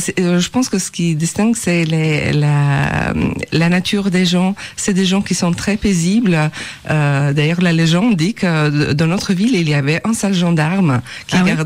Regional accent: Elbasan, Elbasan County, Albania; born there; French is a second language; Moi, je suis née à Elbasan. C'est une ville d'environ 100 000 habitants au centre de l'Albanie. Mm-hmm. C'est une ville qui est à 45 km de Tirana et une très belle ville.

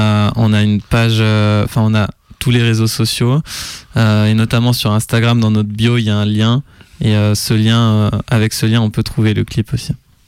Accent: Saint-Denis, France; born there; Je suis né à Saint-Denis.

